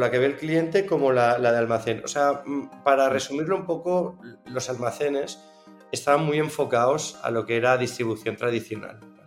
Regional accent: Barcelona, Catalonia, Spain; also born or lived in Brazil; es bastante obvio que soy catalán, he nacido en Barcelona y me he criado siempre aquí.

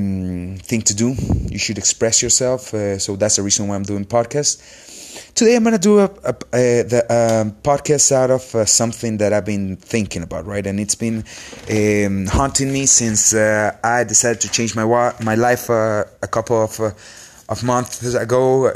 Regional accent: Honduras; English is a second language; I'm a doctor in Honduras. So you might notice that by my accent. This is my second language, so sorry for those who have trouble understanding.

